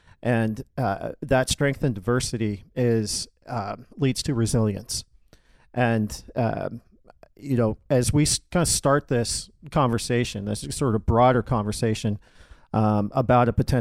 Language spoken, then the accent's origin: English; Pacific Northwest, United States; now in Sioux City, United States; Originally, I'm from the Pacific Northwest.